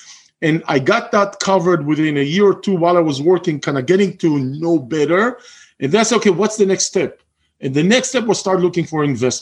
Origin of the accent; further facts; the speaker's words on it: Israel; moved away; I'm originally from Israel.